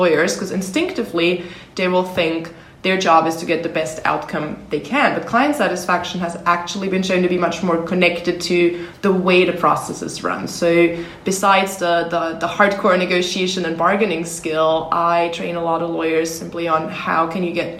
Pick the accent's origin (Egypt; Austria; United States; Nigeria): Austria; My parents grow wine actually here in Austria, about an hour outside of Vienna. But at the age of 14, I decided this wasn't going to b